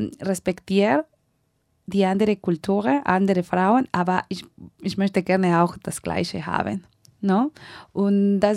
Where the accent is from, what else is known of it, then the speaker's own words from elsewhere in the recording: Mexico; first language Spanish; German is a second language; Natürlich, ich komme aus Mexiko und ich habe natürlich eine naturelle Beziehung mit den Leuten, die dann Spanisch sprechen.